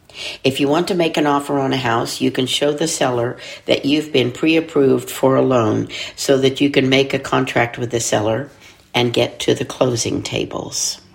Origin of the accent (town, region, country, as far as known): Pecos, Texas, United States; born or raised there; also born or lived in Fort Stockton